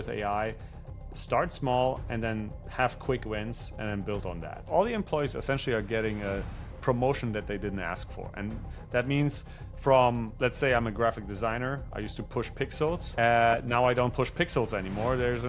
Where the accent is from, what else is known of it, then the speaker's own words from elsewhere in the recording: Germany; English is a second language; moved away as an adult; now in United States; I'm originally from Germany. I was an industrial engineer, came to the States to start a couple of companies